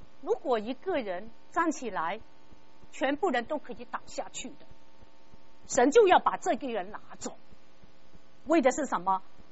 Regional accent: Guangdong, China; 我们广东人有一句话很经典的，泥水佬开门口，过得自己过得人

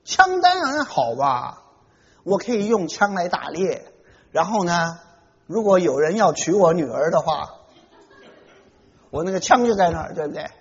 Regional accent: China; 我们中国人最喜欢吃猪，我最喜欢吃猪肉

